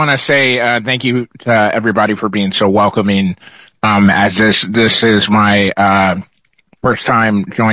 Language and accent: English; Mount Vernon, Washington, United States; I am from Mount Vernon, Washington